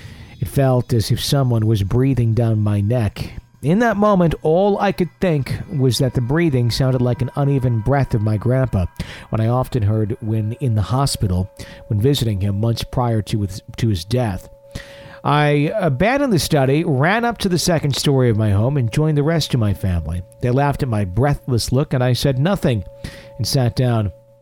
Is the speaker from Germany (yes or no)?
no; South Australia, Australia; a little fishing along the York Peninsula of my home state of South Australia.